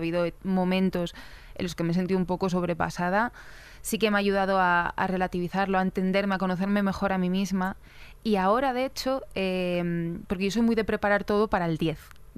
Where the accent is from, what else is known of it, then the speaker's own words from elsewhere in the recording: León, Castile and León, Spain; tanto Pablo como yo venimos de León, que es una ciudad muy pequeña.